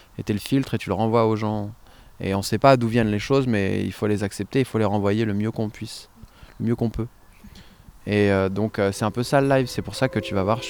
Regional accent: Paris, Île-de-France, France; ils étaient pas loin de là où j'ai grandi, dans le 13e arrondissement.

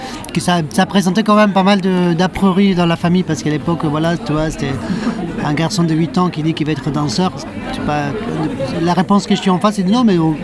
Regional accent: Mar del Plata, Buenos Aires Province, Argentina; moved away; Ben alors moi je suis né et j'ai grandi à Mar del Plata, en Argentine. Mar del Plata c'est une ville qui est à 400 km au sud de Buenos Aires, dans la côte atlantique.

